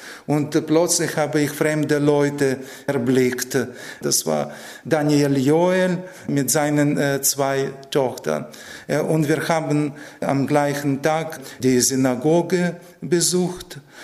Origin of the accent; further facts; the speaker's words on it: Ukraine; now in Lübeck, Germany; Ich bin aus der Ukraine.